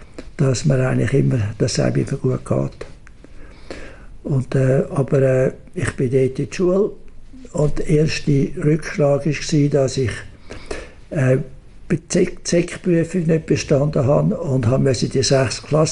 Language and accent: German; Erlenbach, Zurich, Switzerland; Und wir sind zum grössten Teil in Irlenbach am Zürichsee aufgewachsen, während dem Krieg.